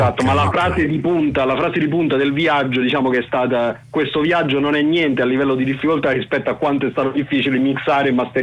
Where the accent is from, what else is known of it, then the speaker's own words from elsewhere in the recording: Formia, Lazio, Italy; now in Rome, Italy; nessuno di noi tre è effettivamente di Roma, anche se abitiamo a Roma dal 2020 circa, anzi poco prima. E, siamo di Formia e invece due di Formia e un ragazzo di Milano o comunque provincia di Milano